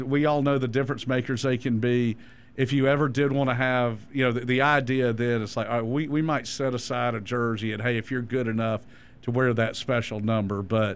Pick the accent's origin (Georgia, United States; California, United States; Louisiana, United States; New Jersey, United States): Georgia, United States; Statesboro; When Cassius Osborne from my hometown of Statesboro